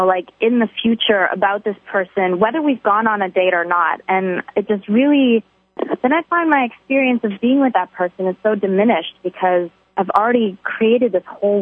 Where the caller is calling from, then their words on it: Brooklyn, New York, United States; From Brooklyn, New York.